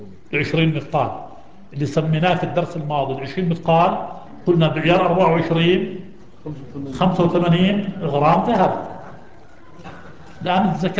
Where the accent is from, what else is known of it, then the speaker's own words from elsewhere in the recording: Jordan; العقبة العقبة من بلادنا العقبة